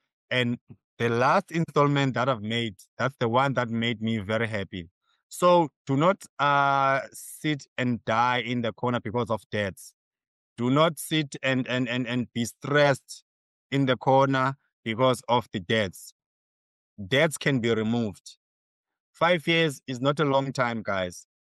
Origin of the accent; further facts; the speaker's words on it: Port Elizabeth, Eastern Cape, South Africa; I am from PE, Port Elizabeth. I'm not from Jerusalem. No, I'm from PE. So guys, PE is in South Africa.